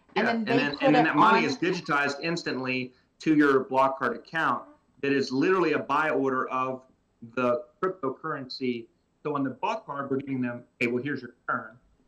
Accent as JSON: {"language": "English", "town": "Houston", "region": "Texas", "country": "United States", "said": "and I am from Houston, and I have been to multiple Sam's Boat"}